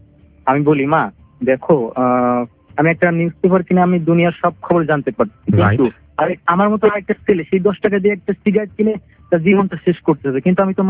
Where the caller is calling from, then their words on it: Faridpur, Dhaka Division, Bangladesh; ফরিদপুর থেকে।